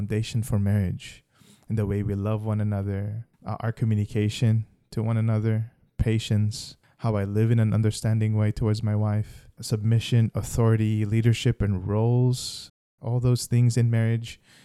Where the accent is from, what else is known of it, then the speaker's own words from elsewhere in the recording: Philippines; now in United States; So Lynn and I are coming from different Asian American background. I'm Filipino, she is Vietnamese.